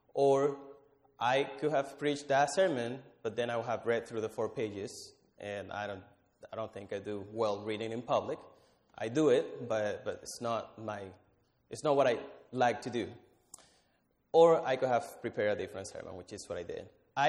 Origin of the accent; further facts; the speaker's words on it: Dominican Republic; So for those who know me, I'm from the Dominican Republic